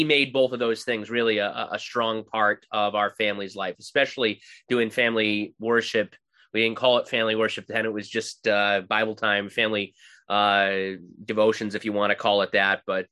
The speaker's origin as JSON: {"language": "English", "town": "Glastonbury", "region": "Connecticut", "country": "United States", "said": "I'm originally from Glastonbury, but our church was in East Windsor, which is about 30, 35 minutes away."}